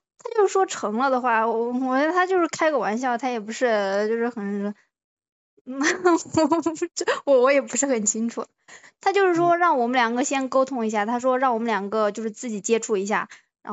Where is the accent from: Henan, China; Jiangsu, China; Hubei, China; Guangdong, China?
Hubei, China; Zigui; 哦，我老家是秭归的。